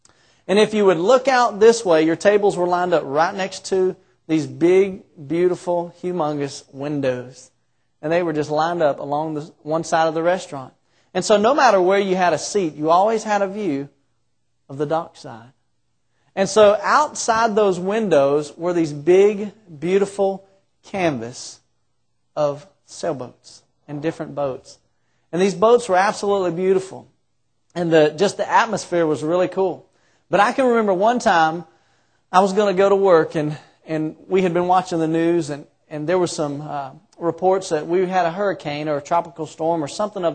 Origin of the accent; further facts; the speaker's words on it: Florida, United States; moved away; I lived in Florida for about 25 years of my life. I grew up, I was born and raised in Florida.